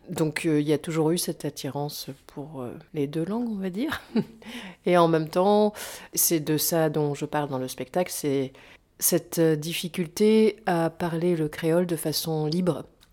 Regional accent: Réunion, France; Donc j'ai grandi à La Réunion, j'y ai passé une bonne trentaine d'années

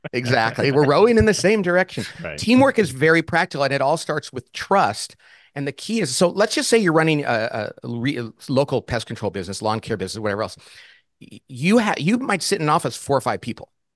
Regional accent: Bakersfield, California, United States; I was a kid, I grew up in Bakersfield, California, and my mom and dad didn't go to college.

